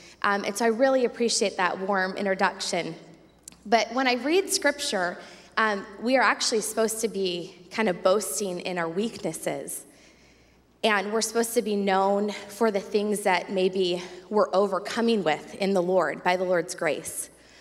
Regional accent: Michigan, United States; So when I showed up on the Asbury campus, I came from Michigan.

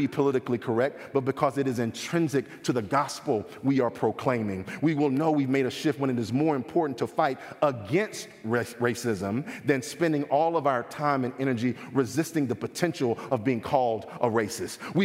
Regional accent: Detroit, Michigan, United States; I'm from Detroit.

